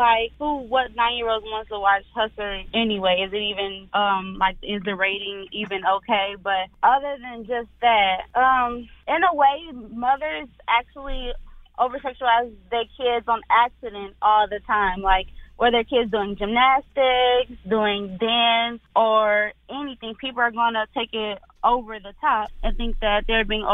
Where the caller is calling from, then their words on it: Gary, Indiana, United States; Hi, I'm calling from Gary, Indiana.